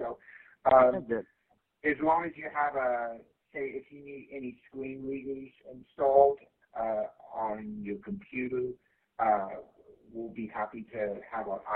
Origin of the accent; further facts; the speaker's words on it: Laredo, Texas, United States; the company is actually in Laredo, Texas, near Mexico, and near the Mexico border, because that's where I'm from. … I'm from Laredo.